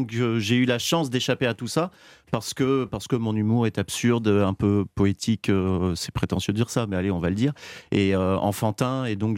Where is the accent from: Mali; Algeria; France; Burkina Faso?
France; je suis français